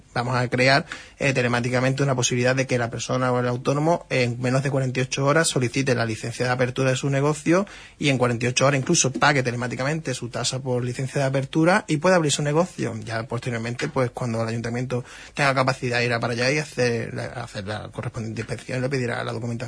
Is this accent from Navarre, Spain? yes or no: no; Huelva, Andalusia, Spain; los onubenses no podemos estar siempre arriba del todo pagando impuestos.